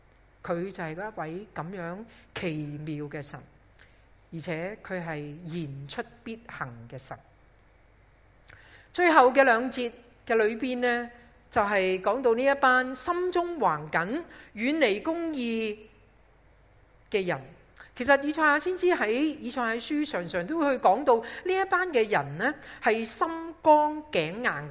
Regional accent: Hong Kong; 对于我们香港人来说，我们真的又等不到的嘛

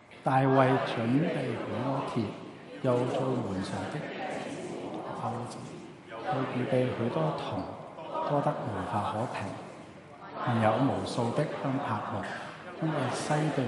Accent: Hong Kong; 我就是小学和中学呢都是在香港，即是我在隔离出世，小学中学都在这里读书的。那我就四年前去了柬埔寨在那边宣教，那刚刚回到香港两个礼拜多些。

